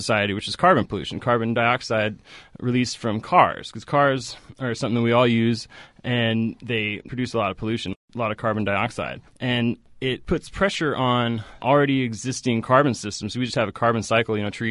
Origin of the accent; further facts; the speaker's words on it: Oregon, United States; also born or lived in Seattle; now in San Francisco, United States; I'm from the Northwest. I grew up in Oregon, and I lived in Seattle for a long time, too. I moved down to San Francisco about 3 years ago